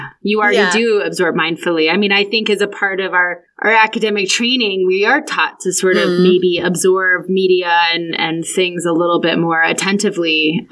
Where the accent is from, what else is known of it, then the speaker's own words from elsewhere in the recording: Tucson, Arizona, United States; And so I ended up randomly finding one from my hometown in Tucson